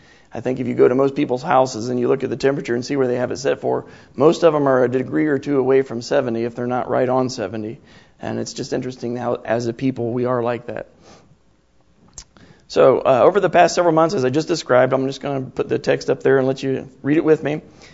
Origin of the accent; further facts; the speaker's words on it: Ohio, United States; Growing up in Ohio, two of the most important interstates in the United States, this part of the country, is I-70 and I-75.